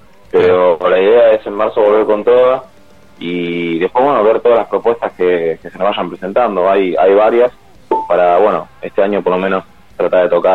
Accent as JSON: {"language": "Spanish", "region": "Buenos Aires", "country": "Argentina", "said": "Nosotros somos acá de Buenos Aires, de Capital Federal."}